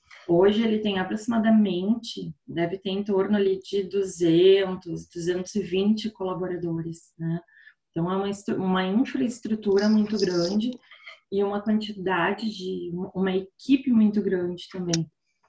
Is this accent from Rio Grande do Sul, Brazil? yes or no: yes; Porto Alegre, Rio Grande do Sul, Brazil; Eu sou de Porto Alegre, né?